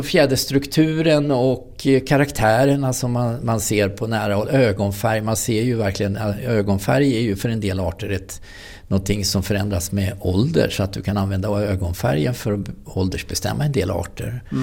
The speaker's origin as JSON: {"language": "Swedish", "town": "Nynäshamn", "region": "Stockholm County", "country": "Sweden", "tie": "born or raised there", "said": "jag är uppvuxen i Nynäshamn och vi var ute på kusten"}